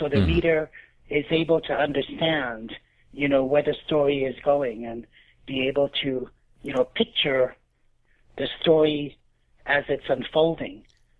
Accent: England, United Kingdom; born there; I'm from England. I was born in England. I've been back to England a few times, but I've never been, to mainland Europe.

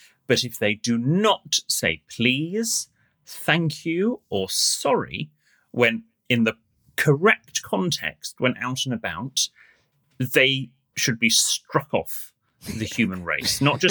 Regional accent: United Kingdom; because I'm an etiquette consultant and I'm British as well.

